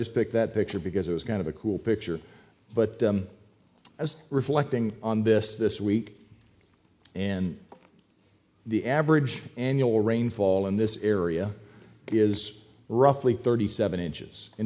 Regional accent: Yuma, Arizona, United States; I grew up in Yuma, Arizona, and that's actually a picture from near where I grew up

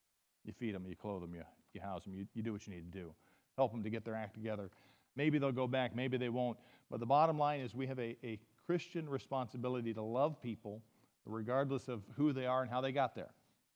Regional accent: Yuma, Arizona, United States; I grew up in southern Arizona. I grew up in Yuma.

